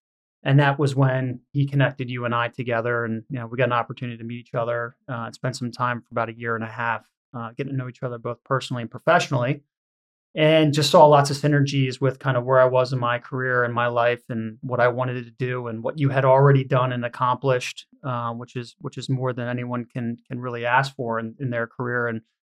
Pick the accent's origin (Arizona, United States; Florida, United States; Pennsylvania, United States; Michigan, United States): Pennsylvania, United States; now in New York, United States; I grew up in the Philadelphia area, went to a private school here called Malvern Prep, where I played a lot of different sports